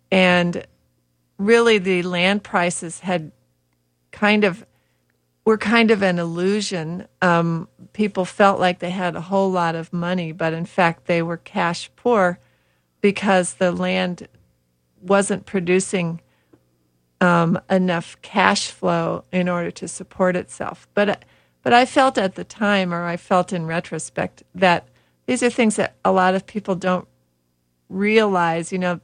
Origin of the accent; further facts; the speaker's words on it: St. Louis, Missouri, United States; now in Iowa, United States; No, I was raised in St. Louis, Missouri, and they don't really think of themselves as part of the Midwest, but they are.